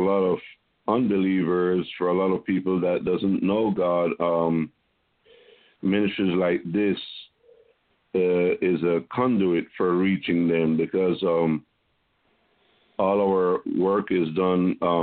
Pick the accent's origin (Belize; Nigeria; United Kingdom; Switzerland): Belize; moved away as an adult; now in Texas, United States; I was originally from Belize, Central America, and came to the U.S. for better opportunities, and came to Texas, met my wife here